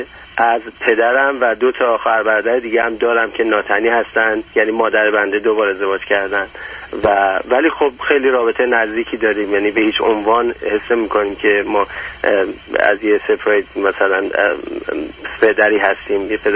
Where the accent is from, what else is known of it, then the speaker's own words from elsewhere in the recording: Iran; moved away as an adult; now in United States; من توی امریکا زندگی میکنم، شرق امریکا هستم و تقریبا 7 سال پیش از ایران اومدم. یه وکیل ایرانی هستم